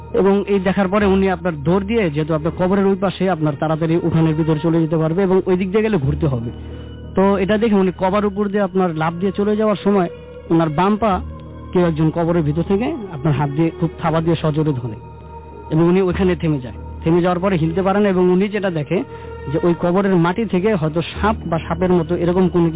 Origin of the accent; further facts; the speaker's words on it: Dhaka, Dhaka Division, Bangladesh; এসেছি জান্নাতবাগ কামরাঙ্গীর থেকে।